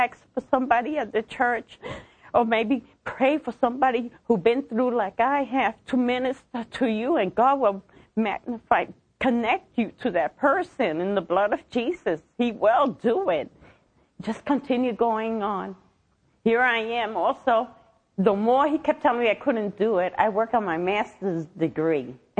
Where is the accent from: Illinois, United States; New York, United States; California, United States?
New York, United States; New York City; born there; I was born in New York City, and I want to share my testimony.